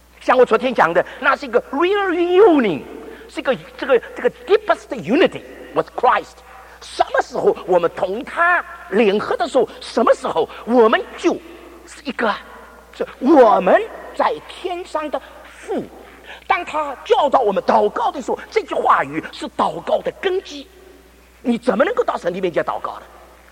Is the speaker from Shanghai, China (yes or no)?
yes; Shanghai, China; accent: Shanghai; 那我这个上海口音听得懂吧？